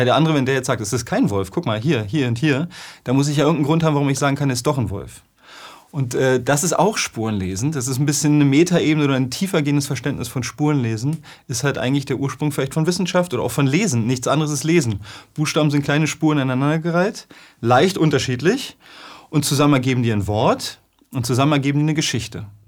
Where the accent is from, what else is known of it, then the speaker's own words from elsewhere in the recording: Berlin, Germany; weil ursprünglicherweise bin ich in einer Großstadt in Berlin groß geworden. Eher auf Baustellen, auf wilden Baustellen, vielleicht der Wildnis von Berlin.